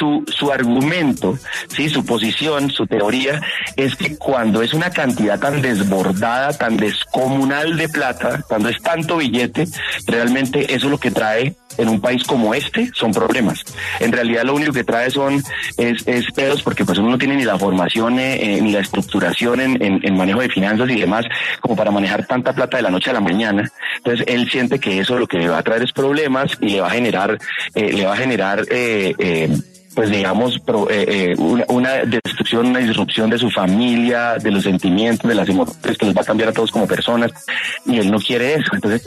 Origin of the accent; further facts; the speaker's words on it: Cúcuta, Norte de Santander, Colombia; Sí, efectivamente yo soy de Cúcuta.